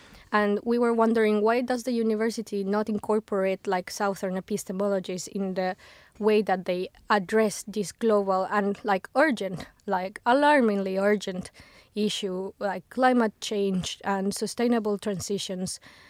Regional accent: Guatemala; So you, for example, I'm from Guatemala

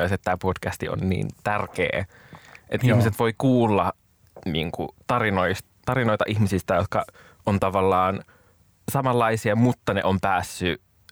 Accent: Vantaa, Uusimaa, Finland; mä oon itse kotoisin Länsi-Vantaalta

